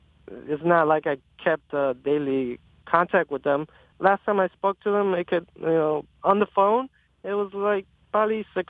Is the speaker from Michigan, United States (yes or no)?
yes; Detroit, Michigan, United States; now in Redford, United States; Well, my parents brought me to Michigan, and we grew up in southwest Detroit. And later on, we moved on to Redford, and I lived in Redford since.